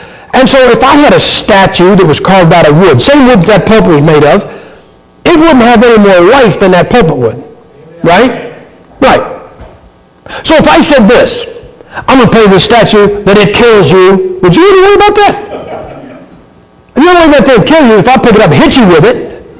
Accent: Idaho, United States; I'm from Idaho, man. You didn't have to have a permit to carry it concealed.

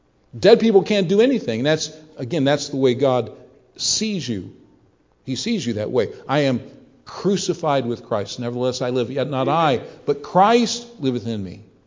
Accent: Canton, Ohio, United States; We grew up together in Ohio, there in the Canton area.

